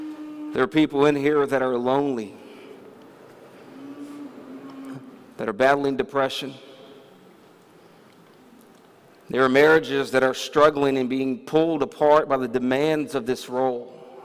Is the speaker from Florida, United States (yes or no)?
no; Houston, Texas, United States; And I'm from Houston, Texas, and I got saved after a suicide attempt. My father is from Mexico.